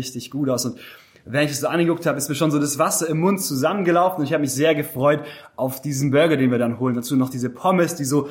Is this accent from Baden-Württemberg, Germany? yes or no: yes; Metzingen, Baden-Württemberg, Germany; ich komme aus Metzingen.